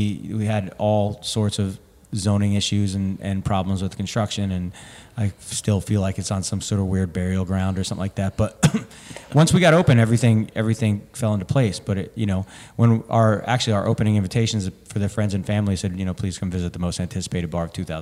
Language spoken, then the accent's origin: English; New Jersey, United States; Just throwback to growing up in New Jersey, you know?